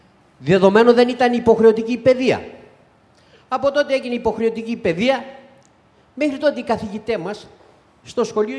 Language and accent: Greek; Elassona, Thessaly, Greece; Από την Ελασσόνα και συγκεκριμένα από την Ξηροκρανιά του χωριού